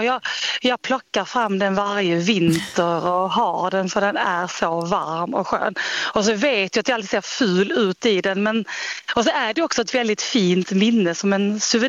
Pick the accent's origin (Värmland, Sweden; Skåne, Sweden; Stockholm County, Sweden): Skåne, Sweden; now in Oslo, Norway; jag bor i Oslo, även om jag är från Skåne.